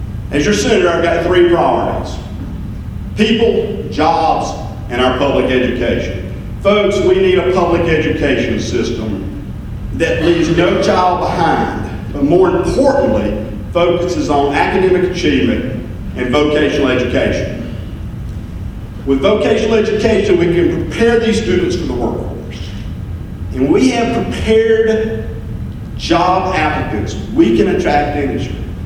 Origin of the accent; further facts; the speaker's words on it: Pinewood, South Carolina, United States; Now, I'm from Pinewood, South Carolina, so my roots are in a real small town.